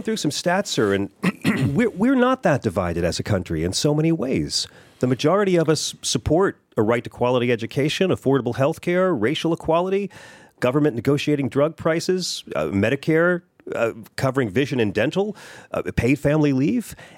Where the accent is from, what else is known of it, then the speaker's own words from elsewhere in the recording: United States; I grew up in America with a very diverse family, half Brooklyn, half Southern, which makes me legally bilingual.